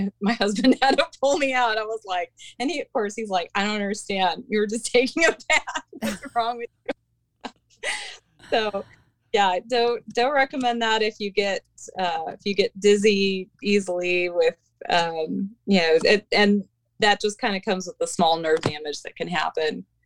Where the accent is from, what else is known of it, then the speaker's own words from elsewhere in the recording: St. Louis, Missouri, United States; growing up in St. Louis, which has a lot of lead, there were lead smelters in St. Louis